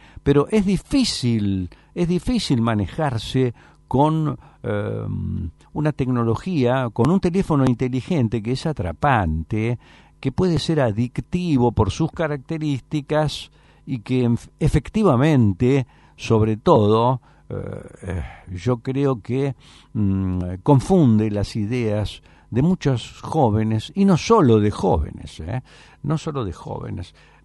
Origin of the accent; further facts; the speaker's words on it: Buenos Aires, Argentina; born there; no solo porque ambos nacimos en Buenos Aires y compartíamos una lengua común